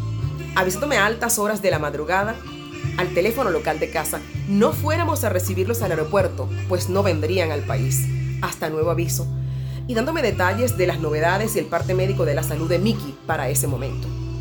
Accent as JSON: {"language": "Spanish", "country": "Argentina", "said": "en mi querido país del mate, como llamo Argentina"}